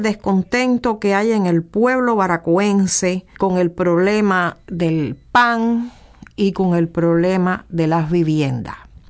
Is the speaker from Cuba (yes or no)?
yes; Cuba; Para mi pueblo cubano, para nuestro pueblo cubano